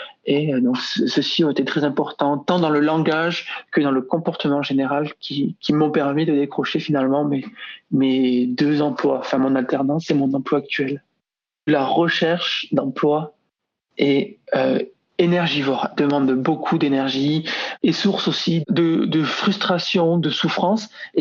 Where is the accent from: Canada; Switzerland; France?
France; Toulouse, Occitanie; Je suis Toulousain, je vais travailler à Paris La Défense.